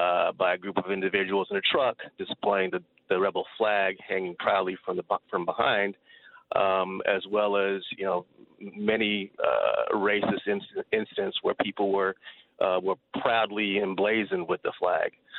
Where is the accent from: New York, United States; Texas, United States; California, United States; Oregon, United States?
Texas, United States; Dallas; So, yes, I grew up in the South in Dallas.